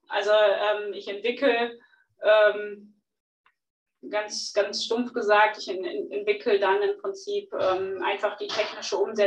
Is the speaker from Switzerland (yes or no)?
no; North Rhine-Westphalia, Germany; Also ich komme selber aus dem Sauerland, wo es auch sehr ländlich und ein bisschen, ja, nicht ganz so großstadtmäßig vorangeht.